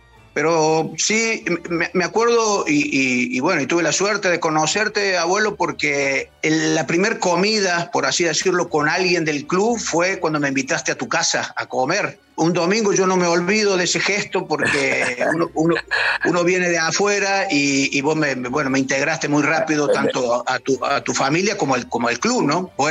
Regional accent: Córdoba, Argentina; accent: Cordobés

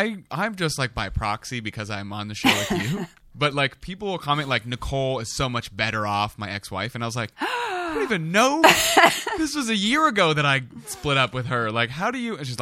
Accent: San Diego, California, United States; That's my hometown.

